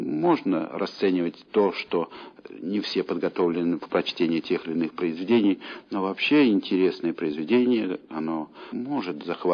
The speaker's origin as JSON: {"language": "Russian", "town": "Vitebsk", "region": "Vitebsk Region", "country": "Belarus", "tie": "born or raised there", "also_born_or_lived": "Minsk Region", "said": "Я вырос в Витебске, но лучшие годы, годы моего сознания, годы моей учебы, это было связано с Минщиной."}